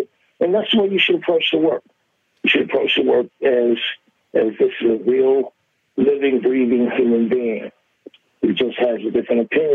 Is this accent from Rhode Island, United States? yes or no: no; St. Louis, Missouri, United States; But, you know, I'm from St. Louis, man. We do barbecue pretty.